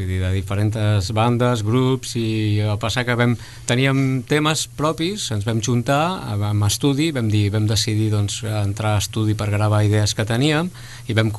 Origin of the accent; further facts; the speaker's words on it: Granollers, Catalonia, Spain; Bueno, som de Granollers